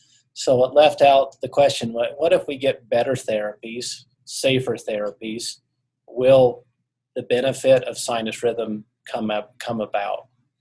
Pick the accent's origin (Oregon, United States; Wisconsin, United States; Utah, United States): Utah, United States; Logan; Sure. I'm from Utah originally, Logan, Utah.